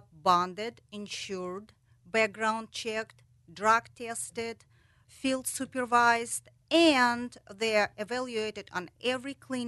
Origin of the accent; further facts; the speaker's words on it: Russia; now in United States; I'm originally from Russia, and I have been in the United States for 15 years.